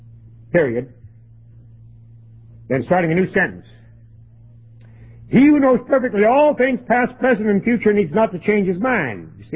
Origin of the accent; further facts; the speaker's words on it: Florida, United States; born there; I was born in Florida. I'm one of those strange sawgrass crackers. Not many of us around.